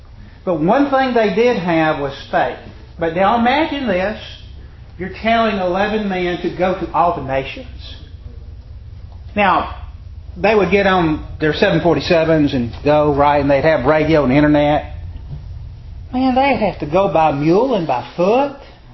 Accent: Alabama, United States; You know, I'm from Alabama, and so we can talk football all day long.

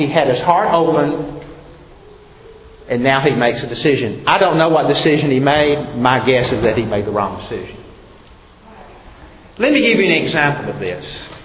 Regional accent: Birmingham, Alabama, United States; and sadly, in some parts of our country, growing up in Birmingham

